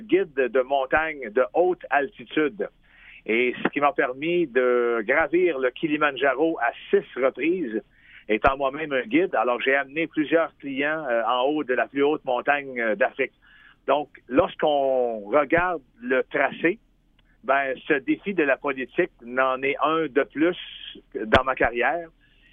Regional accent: Val-d'Or, Quebec, Canada; born there; Je suis un modèle 67. Alors, je suis né à Val-d'Or fin des années 60. Mes parents aussi étaient de la région Val-d'Or.

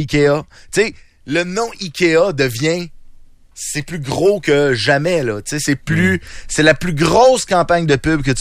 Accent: Lévis, Quebec, Canada; Moi, je viens, vous le savez, je viens de Lévis, puis je planifie déménager à Lévis oui, prochainement.

